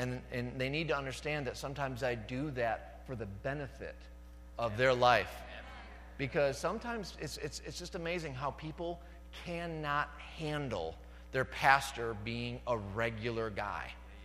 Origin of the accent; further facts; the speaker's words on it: Jamestown, New York, United States; Jamestown is my hometown. I grew up here. Went away to Fredonia for 5 years, you know, to get educated, whatever. Came back to the town as an elementary school teacher.